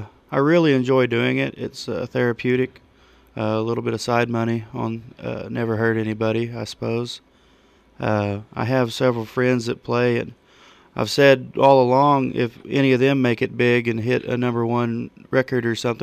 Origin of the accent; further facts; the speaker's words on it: Welch, Oklahoma, United States; I was born here in Coffeyville, raised in Welch, graduated from Welch. Now I currently work for Union Pacific here out of Coffeyville.